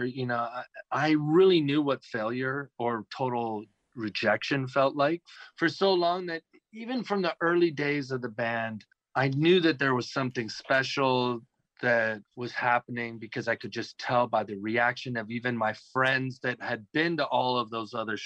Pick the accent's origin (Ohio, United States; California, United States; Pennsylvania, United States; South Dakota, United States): California, United States; Los Angeles; I grew up in Los Angeles.